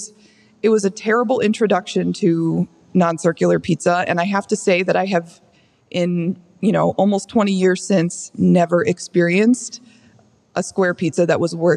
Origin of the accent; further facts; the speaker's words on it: Illinois, United States; Yeah, so I grew up in the Chicago suburbs. There's no shortage.